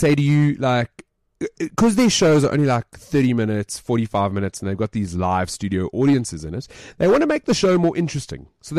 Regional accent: South Africa; And I was like, I'm from South Africa.

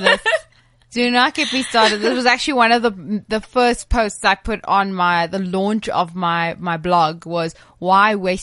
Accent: Cape Town, Western Cape, South Africa; And especially where I'm from Cape Town, completely European.

